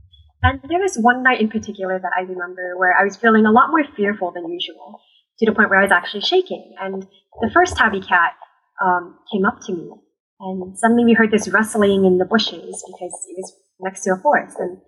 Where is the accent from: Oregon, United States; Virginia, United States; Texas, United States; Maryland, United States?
Virginia, United States; now in Toronto, Canada; So I'm actually from Virginia, and I'm only in Toronto to study for university.